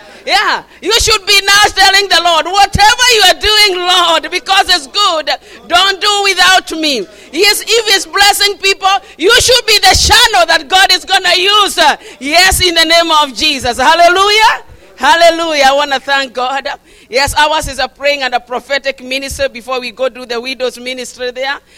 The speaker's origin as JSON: {"language": "English", "town": "Nyeri", "region": "Nyeri County", "country": "Kenya", "tie": "born there", "said": "I was born in Kenya, Central Province, Nyeri, Moiga, Boden, Abon, then Boden."}